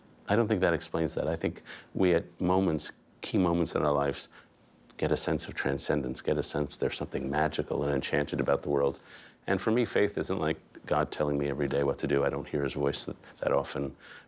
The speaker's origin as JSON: {"language": "English", "town": "New York City", "region": "New York", "country": "United States", "tie": "born or raised there", "said": "I grew up in Greenwich Village in that period, so I was sort of surrounded by hippies."}